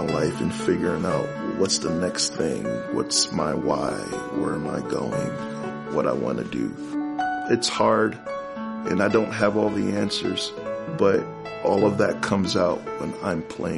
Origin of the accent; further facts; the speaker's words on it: New Jersey, United States; I'm a transplant from New Jersey